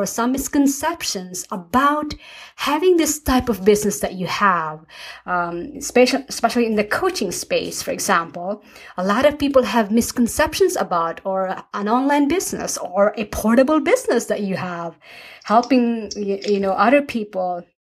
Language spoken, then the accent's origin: English; Philippines; moved away; also born or lived in United States / Norway; I grew up in the Philippines. We moved to the US in late 90s and then met my husband, and now living in Norway half of the time and half of the time in the US.